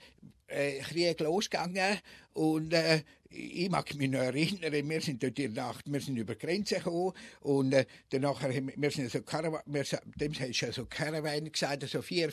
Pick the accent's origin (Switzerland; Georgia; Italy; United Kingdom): Switzerland; was man ja nicht darf als Schweizer